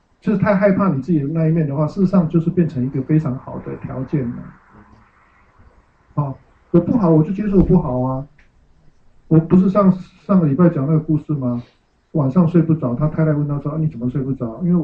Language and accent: Chinese; Taiwan; accent: Taiwanese Mandarin; 我台湾国语我就台湾国语嘛，我怎么变我还是台湾国语嘛？